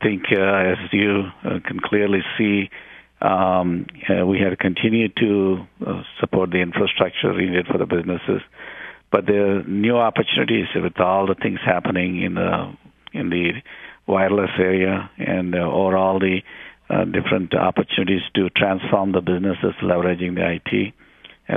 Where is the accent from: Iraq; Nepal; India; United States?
India; South India; I grew up in South India